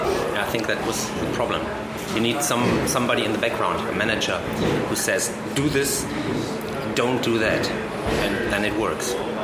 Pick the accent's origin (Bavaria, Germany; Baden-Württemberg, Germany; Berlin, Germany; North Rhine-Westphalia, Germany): North Rhine-Westphalia, Germany; Essen; the Ruhr area in Germany, where we come from Essen and Gelsenkirchen. It's kind of 52 cities on one bunch in one. Yeah. That's the Ruhr area.